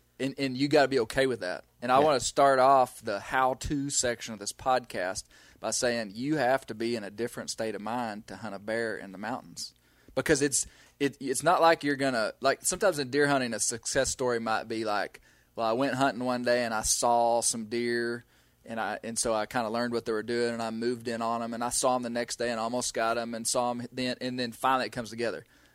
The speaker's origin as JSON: {"language": "English", "town": "Mena", "region": "Arkansas", "country": "United States", "tie": "born or raised there", "said": "And so growing up in Mena, I saw my first bear in the back of a pickup truck in 1990."}